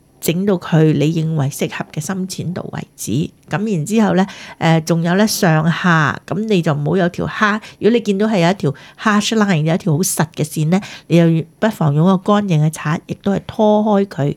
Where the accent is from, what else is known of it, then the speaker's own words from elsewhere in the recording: China; 尤其是我哋中国人啦，有好多咧面型咧系比较圆嘅